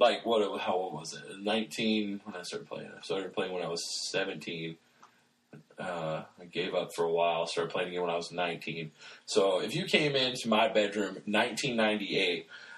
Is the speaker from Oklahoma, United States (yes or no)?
no; Nashville, Indiana, United States; our small town where I grew up in Nashville, Indiana, Brown County.